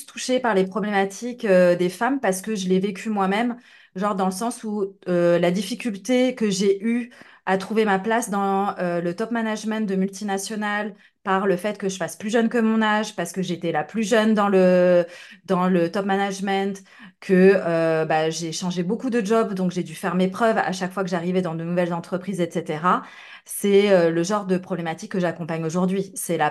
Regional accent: France; now in Netherlands; je suis française, mais je vis aux Pays-Bas

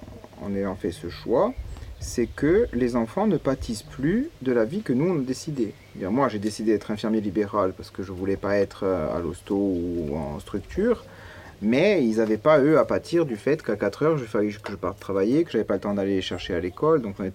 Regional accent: Bastia, Corsica, France; Et moi, parcours logique, bac à Bastia et après école prépa à Marseille, concours à Grenoble, première année.

